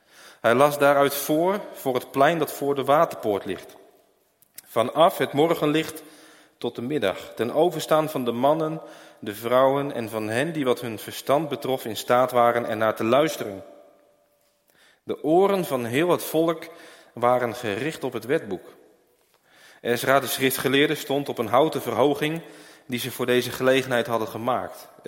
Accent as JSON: {"language": "Dutch", "town": "Ede", "region": "Gelderland", "country": "Netherlands", "said": "ik kom uit Ede."}